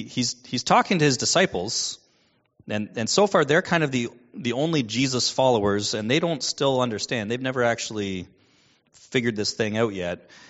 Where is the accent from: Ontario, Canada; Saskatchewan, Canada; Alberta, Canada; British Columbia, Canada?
Ontario, Canada; Cobourg; So perhaps it's no surprise to you, but in the town that I grew up in Coburg, and in the town Jenica grew up in Ingersoll, it was always a surprise when we would see someone who didn't look like us.